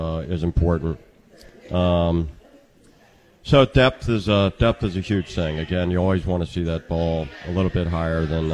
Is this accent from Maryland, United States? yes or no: yes; Annapolis, Maryland, United States; Growing up in Annapolis, all our relatives were in Baltimore, and we would go up for Easter, Christmas, every year